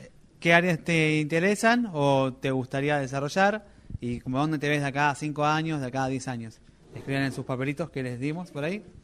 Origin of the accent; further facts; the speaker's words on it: Merlo, Buenos Aires Province, Argentina; soy parte de Juventud con una Misión, soy de Buenos Aires, de Merlo